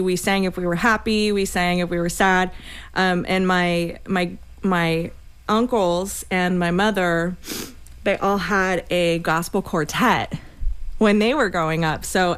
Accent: Tampa, Florida, United States; yeah, so I grew up in South Tampa.

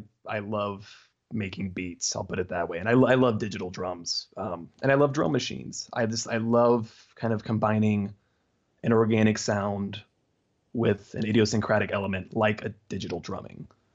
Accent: the South, United States; I was raised in the South, so we grew up Methodist, you know, and nothing dramatic

